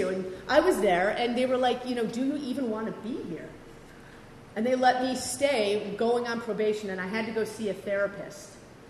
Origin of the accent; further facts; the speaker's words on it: Bay Village, Ohio, United States; I grew up in Cleveland, Ohio. You know, I grew up in a very white Catholic west side of Cleveland in this area called Bay Village, Ohio.